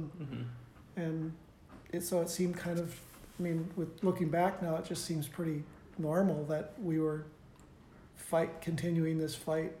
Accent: Northfield, Minnesota, United States; I grew up in Northfield, Minnesota. It's a small farming and college town in southern Minnesota.

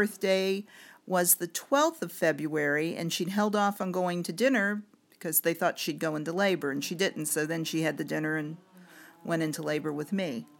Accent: Richmond, Virginia, United States; born there; I was born in Richmond, Virginia, in St. Luke's Hospital.

